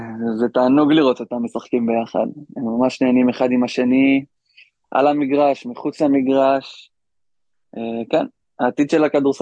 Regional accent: Mevaseret Zion, Jerusalem District, Israel; אני גדלתי במבשרת ציון

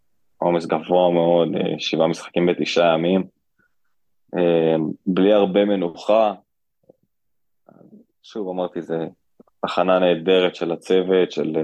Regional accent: Eilat, Southern District, Israel; ואני מקווה שזה יקרה פה באילת, איפה שגדלתי.

